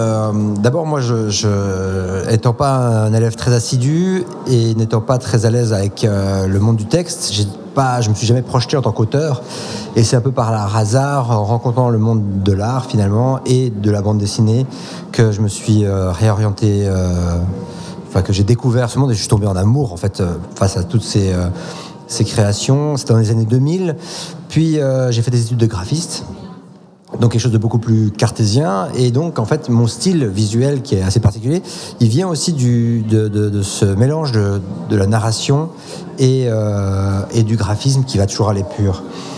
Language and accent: French; Geneva, Switzerland; born there; moved away as an adult; now in Zurich, Switzerland; je suis un auteur de bande dessinée, entre autres, et je suis né à Genève, mais je vis maintenant à Zurich, depuis bientôt 10 ans, en Suisse.